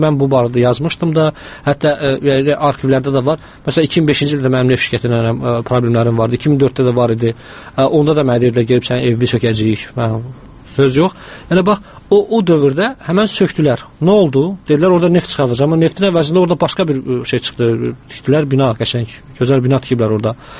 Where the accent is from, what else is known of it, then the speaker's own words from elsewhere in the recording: Lerik, Lerik District, Azerbaijan; biz Lerikliyik ümumiyyətlər.